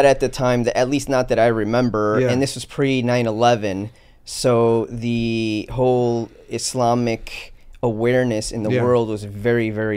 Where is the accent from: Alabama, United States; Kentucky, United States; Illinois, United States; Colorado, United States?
Illinois, United States; Chicago; In Chicago, I grew up in the North Side here, and I was run around here acting a fool.